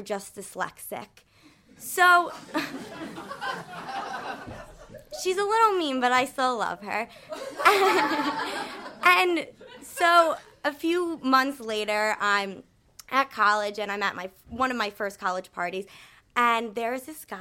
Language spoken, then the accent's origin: English; United States; So, yes, I am American.